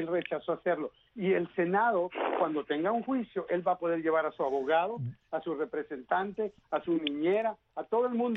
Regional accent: United States; Lo que tenemos que hacer como americanos y patriotas que deberíamos de ser es dejar que el proceso pase

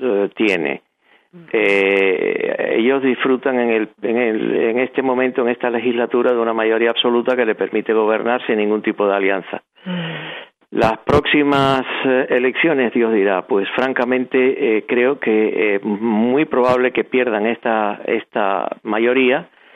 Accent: Spain; dado el hecho de que yo soy español, tengo la nacionalidad española

